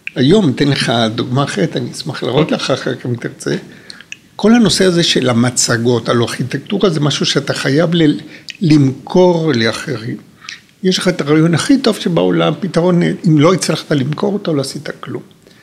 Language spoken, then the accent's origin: Hebrew; Peru; Hebrew is a second language; moved away as an adult; now in Israel; אני יליד, לא הארץ, יליד כדור הארץ. אני יליד פירו, יליד פירו.